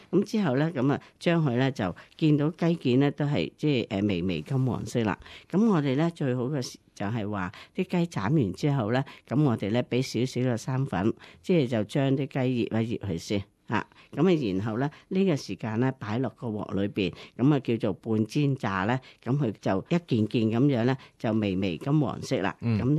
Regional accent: Guangdong, China; 咁如果你真係話我哋廣府人唔係好慣嘅咧

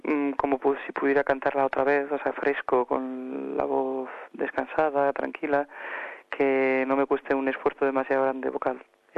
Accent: Bilbao, Basque Country, Spain; Hombre, pues claro, al final estaría en casa, ¿no? Aparte de que, claro, yo soy

